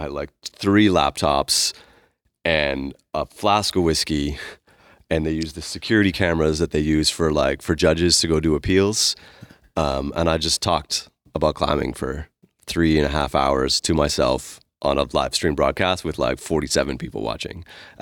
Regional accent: Ottawa, Ontario, Canada; also born or lived in Montreal; now in Alberta, Canada; I am Canadian. I grew up in Ontario, in Ottawa. I was born in Montreal, so I'm officially French.

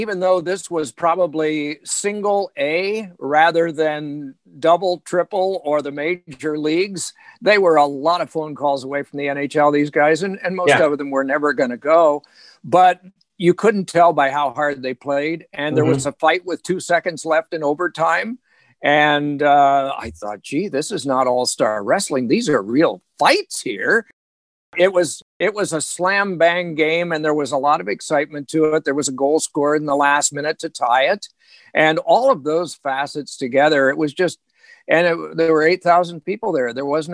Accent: Marion, Indiana, United States; born there; I began in the maternity ward of the Marion, Indiana General Hospital in 1946.

